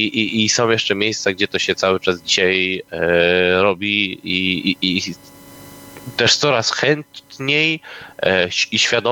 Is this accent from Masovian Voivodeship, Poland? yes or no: no; Pomeranian Voivodeship, Poland; I tak my, Kaszubi, tak każdy młody Kaszuba, który poczuje więź z Kaszubami, będzie szukał właśnie takich powodów do tego, żeby pokazywać swoją dumę.